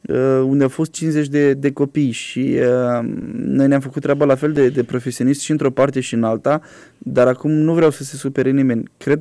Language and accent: Romanian; Iași, Iași County, Romania; aflau că suntem de la Iași